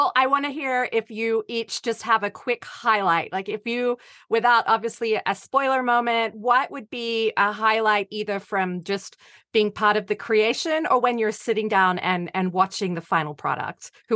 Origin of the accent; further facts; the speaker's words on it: Australia; We're both Australian.